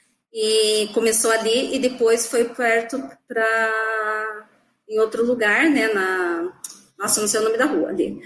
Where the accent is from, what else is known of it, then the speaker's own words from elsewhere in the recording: Lajeado, Rio Grande do Sul, Brazil; Eu sou aqui de Lajeado, no Rio Grande do Sul.